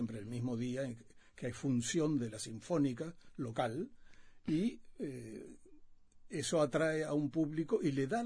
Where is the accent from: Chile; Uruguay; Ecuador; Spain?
Uruguay; now in United States; A mí me preguntan cuando se enteran de que soy uruguayo en Estados Unidos